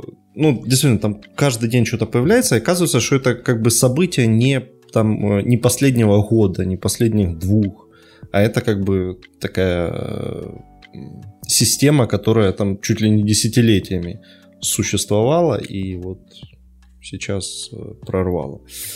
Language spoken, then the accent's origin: Russian; Ukraine; Russian is a second language; Я как украинец поддерживаю любой бунт, потому что это у нас в крови.